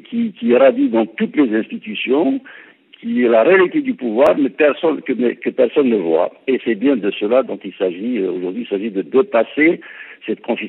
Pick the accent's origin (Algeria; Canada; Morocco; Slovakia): Algeria; Kabylie; dans ma région d'origine, en Kabylie, d'ailleurs, c'est l'équivalent de votre sous-préfecture